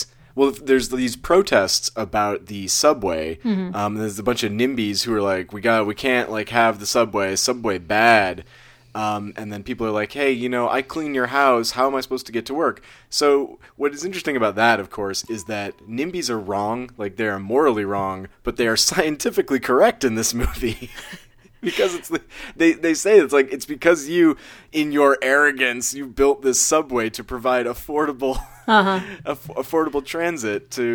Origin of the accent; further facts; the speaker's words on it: St. Louis, Missouri, United States; I'm from St. Louis. I know a thing or two about volcanoes.